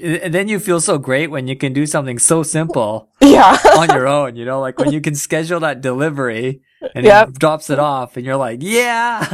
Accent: Vancouver, British Columbia, Canada; Because I come from Vancouver as well, and I mean, it barely gets warm there.

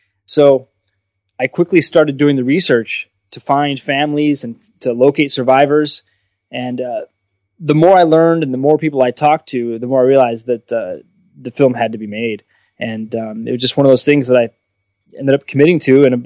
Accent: Portland, Oregon, United States; growing up in Portland, Oregon, I had a lot of friends, from Japan or of Japanese American heritage, and I, as a Jewish American myself

